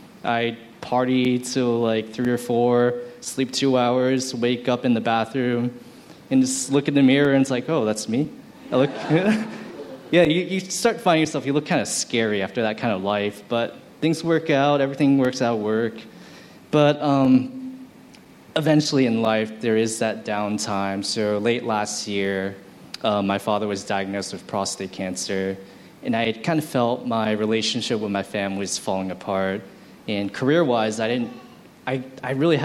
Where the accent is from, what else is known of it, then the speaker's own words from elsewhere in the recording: San Francisco, California, United States; I'm actually not from Hong Kong. I'm from the U.S. I grew up in San Francisco. And I grew up attending a Catholic school.